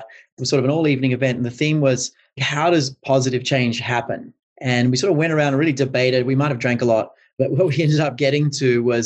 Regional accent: Australia; I'm Australian originally. We have sort of two parties.

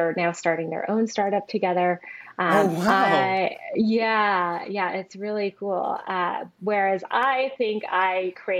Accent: California, United States; So I grew up in Southern California. I am the daughter of 2 immigrant parents.

